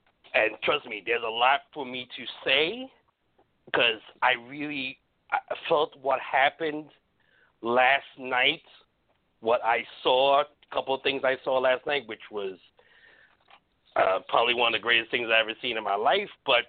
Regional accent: New York, United States; Considering I'm a New Yorker, we usually are negative, negative, negative.

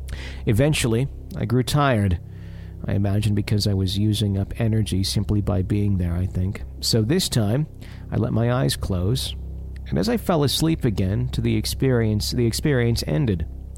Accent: Michigan, United States; One of these places is even located in a part of my home in Michigan, my home state in Michigan, that my family and I have never been to before.

